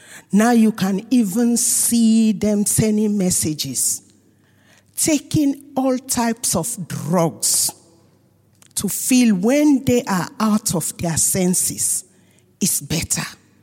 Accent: Sierra Leone; now in United Kingdom; I'm from Sierra Leone, and I've been following a lot of things happening in Sierra Leone.

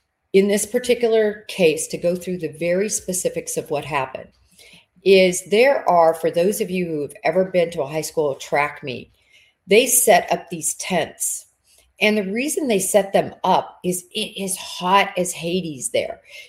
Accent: Midwest, United States; I grew up running in the Midwest where it was freezing cold.

